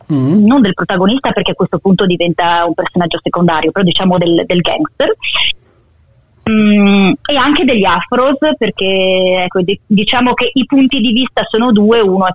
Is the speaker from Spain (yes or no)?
yes; Galicia, Spain; Della Galizia.